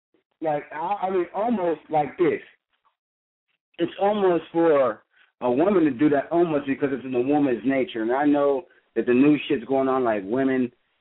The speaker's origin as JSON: {"language": "English", "town": "New Kensington", "region": "Pennsylvania", "country": "United States", "said": "because I'm from New Kensington, you know what I'm saying? I got my whole hustle from the NKP. You know me, smoked off from New Kensington."}